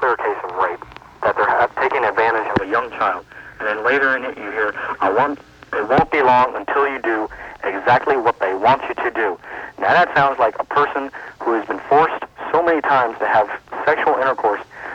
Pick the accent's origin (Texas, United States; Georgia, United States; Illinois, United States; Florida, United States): Georgia, United States; Atlanta; I'm from Atlanta, Georgia, and this is not the way I was brought up or any of my people.